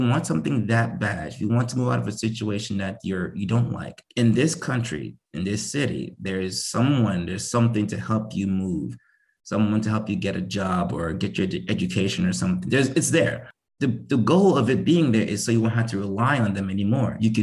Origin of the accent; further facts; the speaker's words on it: Nigeria; I was also born poor. I'm also Nigerian myself. I was raised in Nigeria.